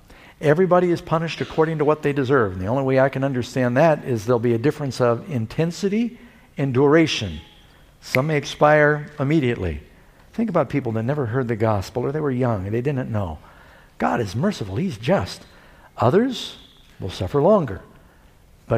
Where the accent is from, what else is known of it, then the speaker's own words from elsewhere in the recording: New York City, New York, United States; When I grew up in New York City, we'd walk out of our apartment. We had an incinerator.